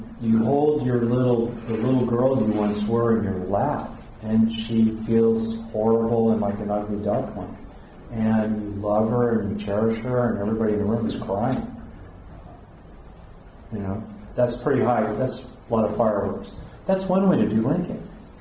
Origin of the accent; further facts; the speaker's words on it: California, United States; and I grew up in California